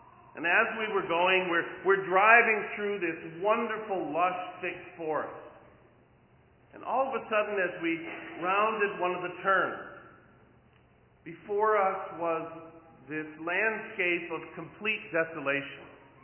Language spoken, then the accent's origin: English; Bayside, Wisconsin, United States; As most of you know, I grew up in Bayside in the late 50s and 60s.